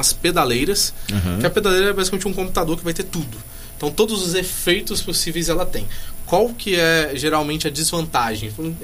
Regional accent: Espírito Santo, Brazil; Então, a gente é capixaba, daqui a galera tem que conhecer mais

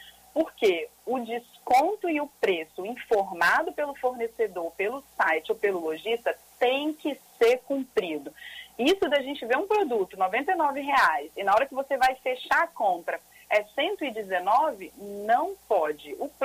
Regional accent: Brazil; como bom brasileiro que é

